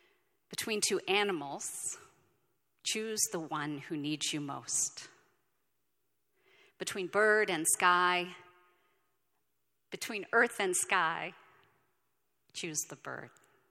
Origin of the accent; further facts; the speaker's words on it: Southern United States, United States; I grew up leading congregations in the South where they don't look anything like this